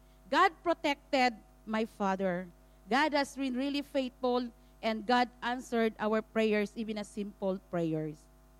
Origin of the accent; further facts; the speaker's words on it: Davao City, Davao Region, Philippines; I came from Mindanao. That is the map of the Philippines. I was born in Davao City, one of the cities in Mindanao.